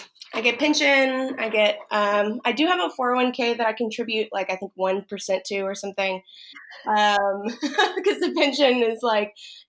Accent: Dallas, Texas, United States; also born or lived in San Antonio, Texas; Yeah, I'm from Texas. I'm from the Dallas area. And moved down here after college. I went to college in San Antonio. So I've just been kind of all over Texas.

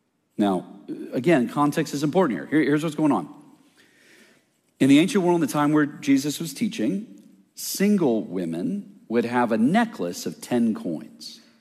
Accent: Colorado, United States; I'm from Colorado. I live in Denver, Colorado.

